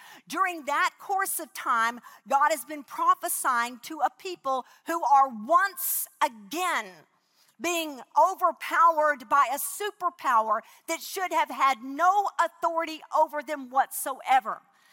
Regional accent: Houston, Texas, United States; I flew from Houston, of course, that's my hometown, into San Diego, a 3-hour and 1-minute flight.

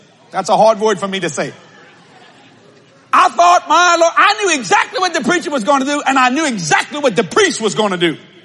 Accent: Louisiana, United States; we're Cajun people

